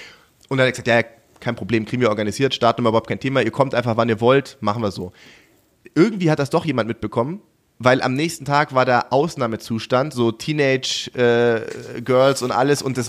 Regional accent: Baden-Württemberg, Germany; weil ich komme eigentlich aus der Gegend südlich von Stuttgart

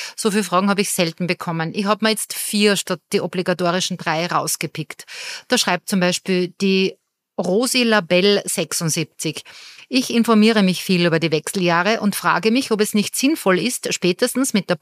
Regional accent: Austria; wie bei uns in Österreich

